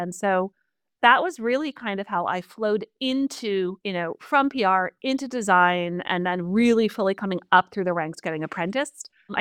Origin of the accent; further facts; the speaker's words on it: Northeast, United States; I grew up in the Northeast that is very populated by a lot of schools that are liberal arts schools.